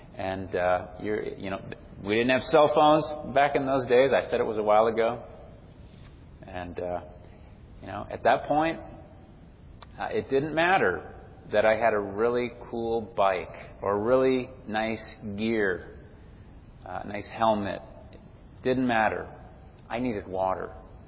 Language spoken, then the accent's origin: English; Frankenmuth, Michigan, United States; People would come from miles around to ride around on those country roads around my hometown, Frankenmuth, Michigan. And just nothing but farmland and good country roads.